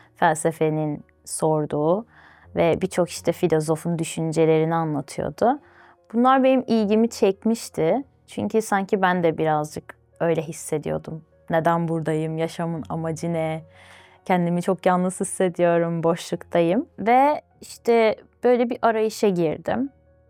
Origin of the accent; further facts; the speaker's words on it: Baku, Azerbaijan; Ben Azerbaycan'da doğdum, Bakü'de.